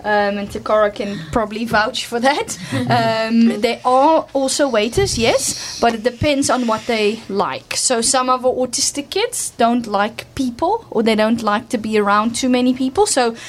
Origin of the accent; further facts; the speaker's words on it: Netherlands; English is a second language; moved away as an adult; now in South Africa; when I did my internship here in South Africa, because I'm actually from the Netherlands, in Europe